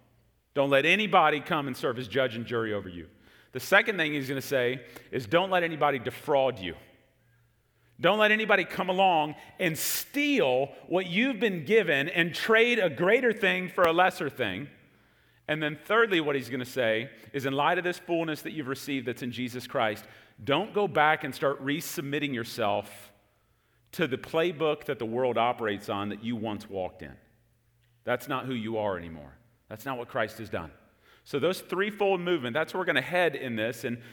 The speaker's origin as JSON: {"language": "English", "region": "Texas", "country": "United States", "tie": "born or raised there", "also_born_or_lived": "Chicago", "said": "Now, many of y'all know that I grew up in Texas. I'm a Texas fan, all that stuff, sports teams in Dallas. But many of y'all probably don't know that I was actually born in Chicago."}